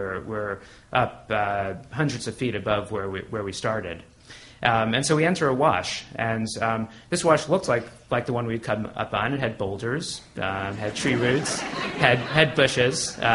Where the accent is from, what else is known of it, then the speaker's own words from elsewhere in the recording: Brooklyn, New York, United States; two Jewish people from Brooklyn, and it's a camping story. And so, you know, growing up in Brooklyn